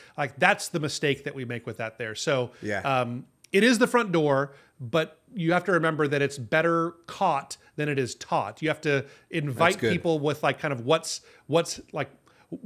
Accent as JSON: {"language": "English", "region": "Hawaii", "country": "United States", "said": "I'm from Hawaii. I don't know how to make this decision on who can, when we should be driving to church or not."}